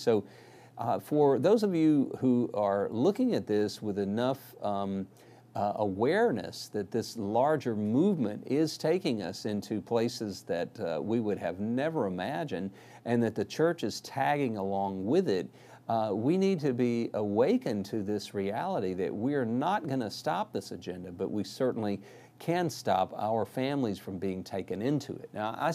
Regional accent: Birmingham, Alabama, United States; Now, when I'm from Birmingham, Alabama, a place where a lot of people would have thought this stuff would have never found a footing

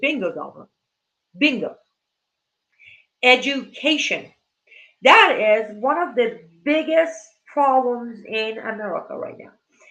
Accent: United States; As an American, I'm a free individual.

